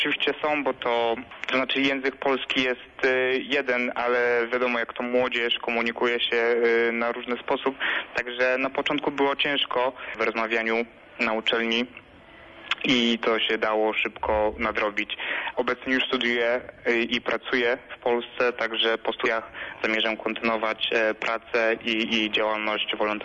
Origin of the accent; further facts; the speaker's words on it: Vilnius, Vilnius County, Lithuania; now in Poland; witam pana redaktora, witam słuchaczy. No, przyjechałem z Wilna, z Litwy.